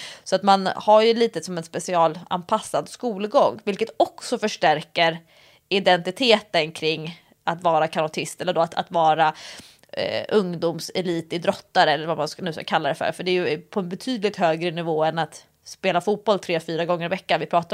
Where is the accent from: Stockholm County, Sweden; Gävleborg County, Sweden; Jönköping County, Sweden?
Stockholm County, Sweden; Stockholm; also born or lived in Nyköping; när jag flyttade hem från Nyköping till Stockholm så kom jag till en stad som ju i och för sig där jag har hela min familj.